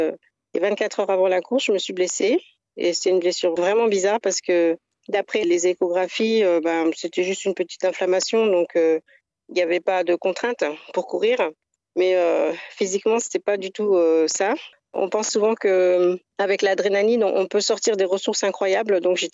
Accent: France; En grandissant en France, j'ai petit à petit renoué avec mon héritage culturel et familial dont je ne connaissais pas l'origine.

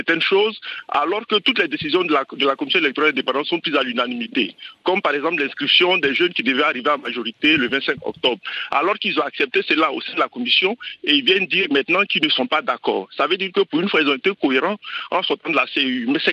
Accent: Côte d’Ivoire; Même chez moi, dans la Niédi Tiassa, qui était l'ancien bastion du PPACI

